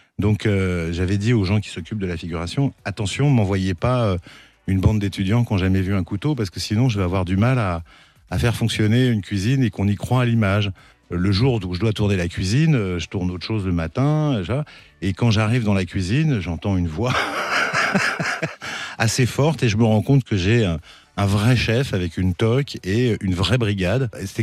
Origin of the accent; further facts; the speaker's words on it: Paris, Île-de-France, France; d'ailleurs j'y vis maintenant au sud, parce que je suis parisien d'origine, mais l'Est était encore un territoire inconnu